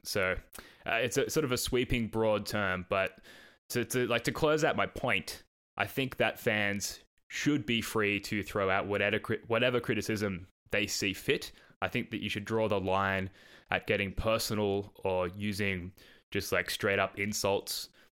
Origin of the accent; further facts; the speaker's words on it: Australia; accent: Australian; Sorry, I'm butchering that with my Australian accent.